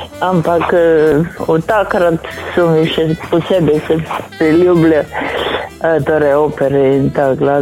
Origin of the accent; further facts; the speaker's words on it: Šentjur, Savinja, Slovenia; doma sem pa iz Šentjurja.